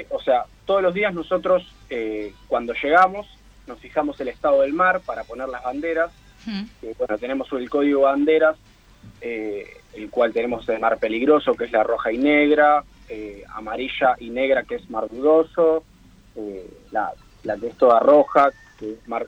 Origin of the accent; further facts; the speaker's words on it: Pinamar, Buenos Aires Province, Argentina; De Pinamar. Guardavidas de Pinamar.